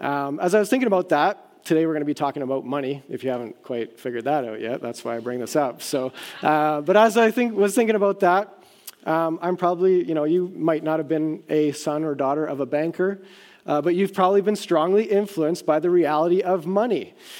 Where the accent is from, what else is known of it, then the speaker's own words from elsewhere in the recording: Vancouver, British Columbia, Canada; also born or lived in Cambridge, Ontario; I was born in Cambridge, Ontario, where I spent the first 7 years of my life. And then after 7 years, it was actually on my seventh birthday, we moved to Vancouver, BC